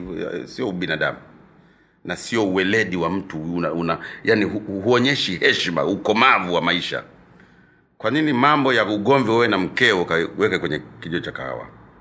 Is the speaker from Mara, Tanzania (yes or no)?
no; Kasulu, Kigoma, Tanzania; born there; also born or lived in Shinyanga; Kule Kasulu, mjini pale, ndipo nilipozaliwa mimi. Na wilaya hiyo ya Kasulu, mkoa wa Kigoma. Kwa hiyo baada ya masomo ya primary na secondary, Shinyanga